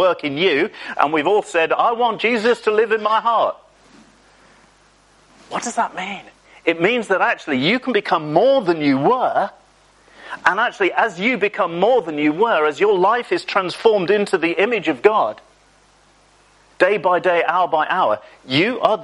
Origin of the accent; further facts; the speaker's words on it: England, United Kingdom; Because we're English and we've got this kind of like, I'm little, humble and meek and all the rest of it.